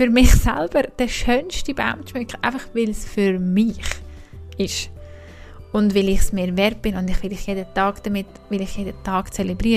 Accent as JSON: {"language": "German", "country": "Switzerland"}